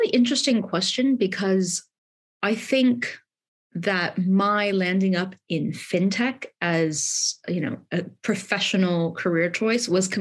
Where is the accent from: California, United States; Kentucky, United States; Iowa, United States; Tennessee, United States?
California, United States; moved away as an adult; now in United Kingdom; I grew up in California. My dad is from India. My mother is from Taiwan. So immigrant household, And I myself am now an immigrant in the UK.